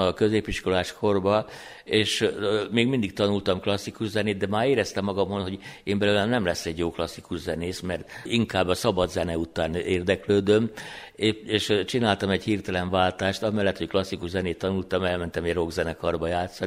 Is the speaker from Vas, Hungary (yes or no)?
yes; Szombathely, Vas, Hungary; Na most én Szombathelyen nőttem fel, ott kezdtem zenét tanulni.